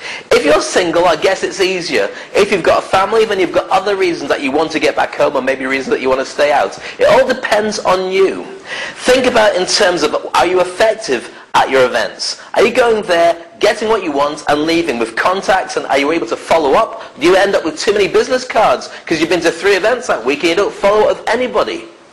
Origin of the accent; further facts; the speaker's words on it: United Kingdom; Now there is a system, being British, I'm used to queuing.